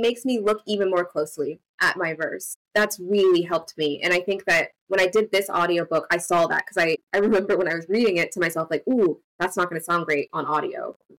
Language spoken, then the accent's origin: English; the South, United States; I'm from the South.